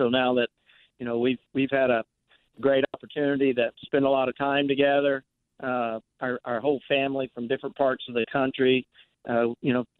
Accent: Mississippi, United States; I mean, I grew up in Mississippi, you know, listening to games in the New Orleans channel on Saturday night.

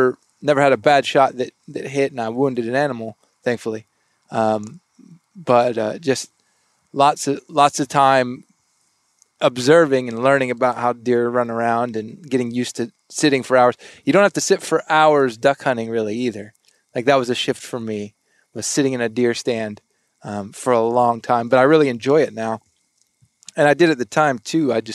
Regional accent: Texas, United States; So I didn't grow up in the deer woods. I grew up in South Texas in the duck blinds.

